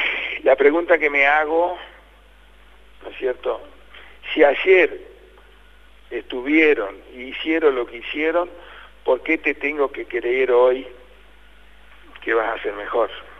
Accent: Argentina; soy argentino hasta los huesos. Llevo la marca argentina, etcétera, etcétera, hasta los huesos.

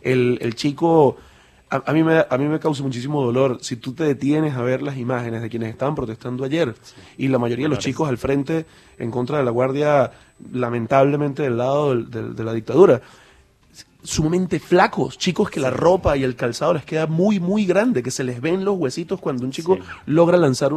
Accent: Venezuela; así como los venezolanos hemos visto durante 20 años

